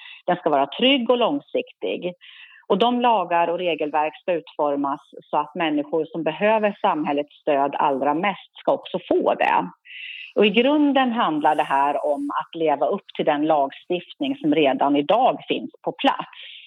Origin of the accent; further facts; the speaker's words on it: Mora, Dalarna County, Sweden; jag kommer ifrån Mora, Dalarna.